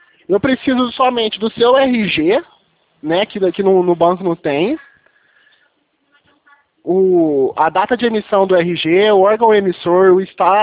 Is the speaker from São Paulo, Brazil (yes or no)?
yes; Franca, São Paulo, Brazil; A gente aqui é de Franca, eu sou do estado de São Paulo, mas a gente é do interior.